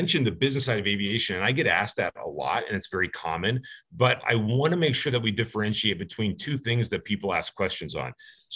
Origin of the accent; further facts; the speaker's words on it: San Diego, California, United States; Growing up in San Diego and me being kind of a goofball, I kind of thought Southwest Airlines would kind of be cool.